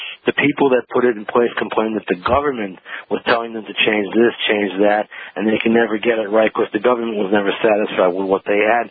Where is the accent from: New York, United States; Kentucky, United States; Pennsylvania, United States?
New York, United States; I'm not a native Marylander, I'm from New York